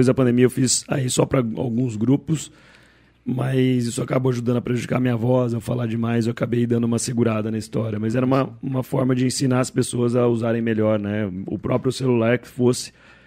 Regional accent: Campinas, São Paulo, Brazil; born there; Eu nasci em Campinas.

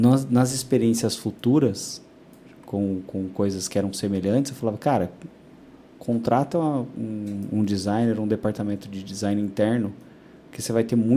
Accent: Indaiatuba, São Paulo, Brazil; eu nasci aqui também em Indaiatuba, né? Me criei aqui.

